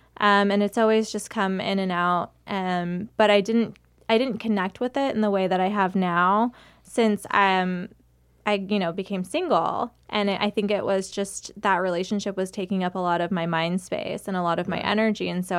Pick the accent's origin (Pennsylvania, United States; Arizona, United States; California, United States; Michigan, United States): Arizona, United States; Phoenix; I grew up in Phoenix, yeah.